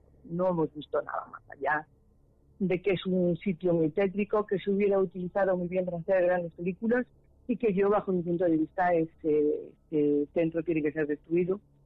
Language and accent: Spanish; Galicia, Spain; aunque yo soy de Galicia, mi segunda patria es Guadarrama.